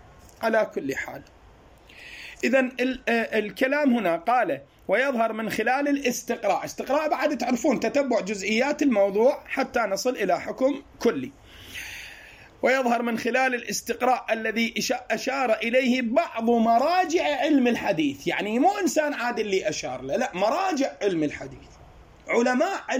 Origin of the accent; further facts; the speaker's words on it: Iraq; هذا الغالب عندنا في العراق